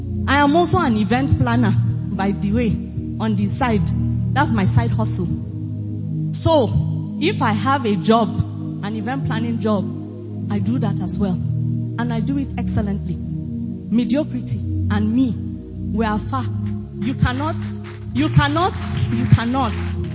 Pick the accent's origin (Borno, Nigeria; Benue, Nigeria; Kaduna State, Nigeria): Borno, Nigeria; Maiduguri; I went to Unimed, part one and part two. So I am a full grown daughter of Maiduguri.